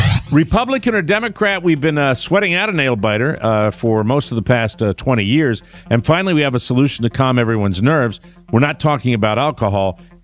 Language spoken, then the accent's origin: English; Florida, United States; And it didn't work in my home state of Florida right now.